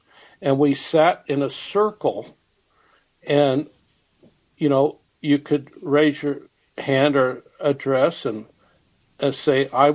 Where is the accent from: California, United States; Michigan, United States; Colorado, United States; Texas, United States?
Colorado, United States; I'm from Colorado. I'm native from Colorado.